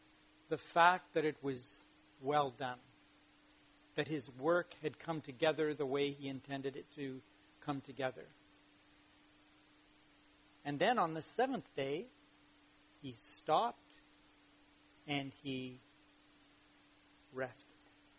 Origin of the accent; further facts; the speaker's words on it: United Kingdom; as Puritan English, British people, you know, of the stiff upper lip